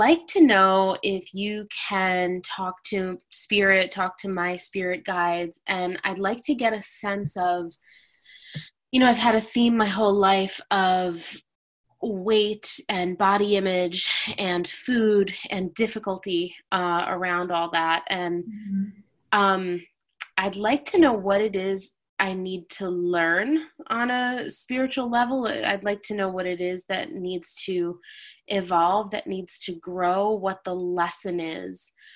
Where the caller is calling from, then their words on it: Thornwood, New York, United States; I'm calling from Thornwood, New York.